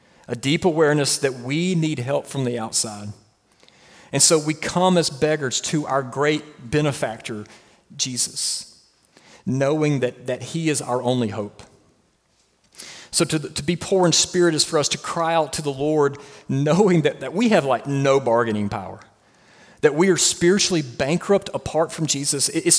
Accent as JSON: {"language": "English", "region": "Alabama", "country": "United States", "tie": "born or raised there", "said": "At least it's not what I was raised being taught in West Alabama."}